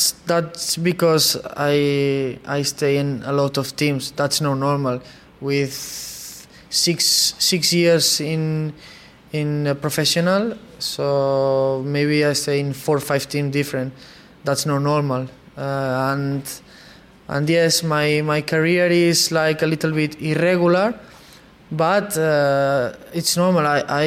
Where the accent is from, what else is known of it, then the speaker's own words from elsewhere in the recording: Barcelona, Catalonia, Spain; I'm from Barcelona